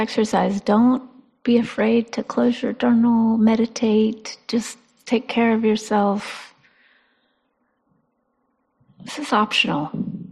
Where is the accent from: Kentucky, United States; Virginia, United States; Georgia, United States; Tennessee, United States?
Virginia, United States; So if I chose white women in the South, I was raised in Virginia.